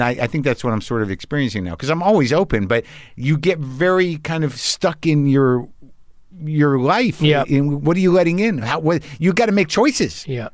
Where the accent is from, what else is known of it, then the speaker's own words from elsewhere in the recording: United States; as an American who, you know, whether you admit it or not, this sort of weird entitlement